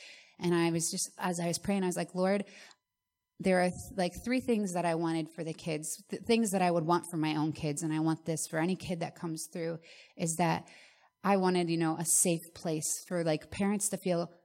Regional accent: Florida, United States; now in New York, United States; I moved from Florida, never really been out of Florida, and we're in New York

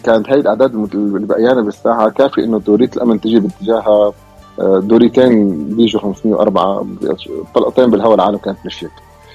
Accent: Homs, Homs Governorate, Syria; احنا خرجت أنا من حمص

